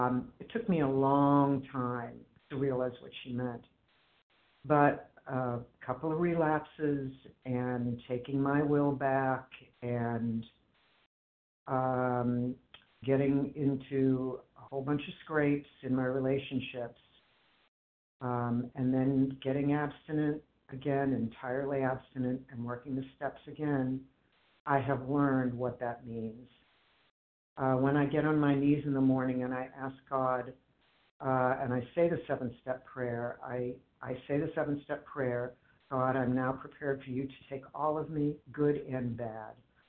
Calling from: Boston, Massachusetts, United States; I'm a recovered compulsive overeater in the Boston area

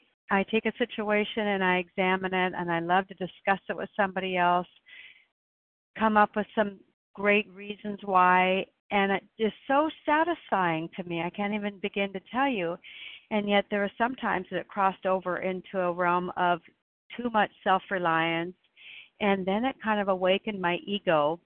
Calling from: Oregon, United States; I'm calling in from Oregon.

